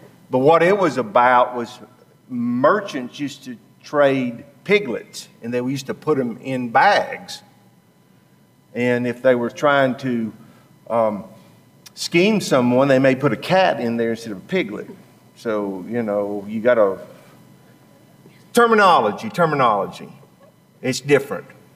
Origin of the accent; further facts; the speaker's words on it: United States; born there; And I was born on the Tennessee River, and we commercial catfished.